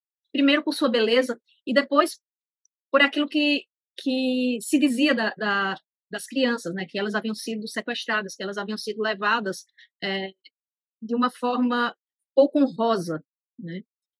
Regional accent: Arcoverde, Pernambuco, Brazil; also born or lived in Recife; eu sou escritora brasileira, nasci em Recife, Pernambuco, vivi a maior parte da minha juventude em Arco Verde, interior pernambucano, o que me faz considerar Arco Verde a minha cidade de coração

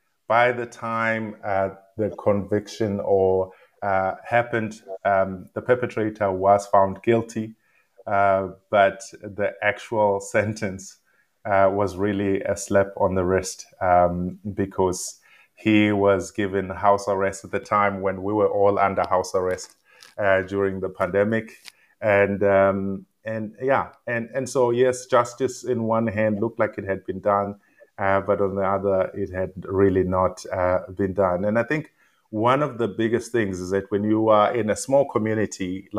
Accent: South Africa; And as a South African, I lived in South Africa

